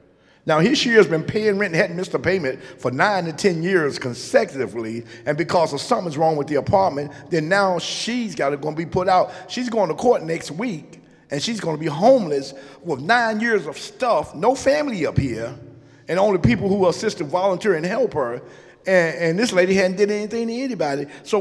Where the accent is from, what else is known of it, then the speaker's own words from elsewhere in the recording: Charlotte, North Carolina, United States; I was born and raised in Charlotte.